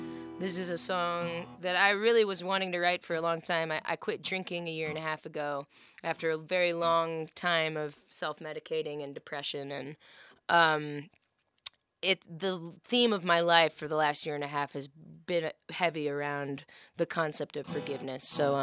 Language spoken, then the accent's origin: English; Chicago, Illinois, United States; now in Nashville, United States; I grew up in Chicago, and I live in Nashville